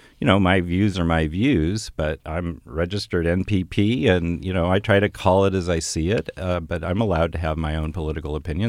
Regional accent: Minnesota, United States; I'm a gun owner. I grew up in Minnesota. I have a pickup truck.

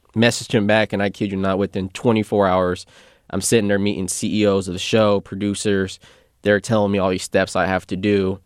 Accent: Sacramento, California, United States; growing up in Sacramento, there are so many different multicultural, you know, cuisines out here.

